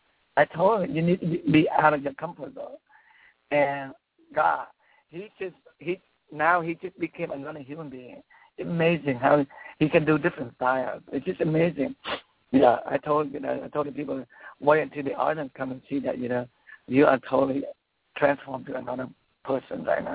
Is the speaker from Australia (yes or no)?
no; Vietnam; now in United States; because I came from Vietnam, so Vietnamese culture is very rich and very, you know, very spiritual.